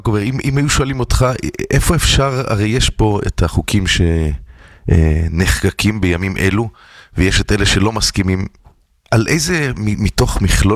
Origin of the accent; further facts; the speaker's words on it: Jerusalem District, Israel; אני גדלתי בשכונת בית וגן